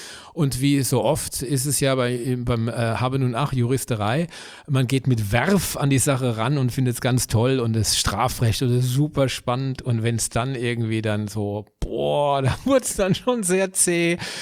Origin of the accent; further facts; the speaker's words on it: Bürstadt, Hesse, Germany; Und ich komme aus Bürstadt, das ist ein kleines Dorf in Südhessen.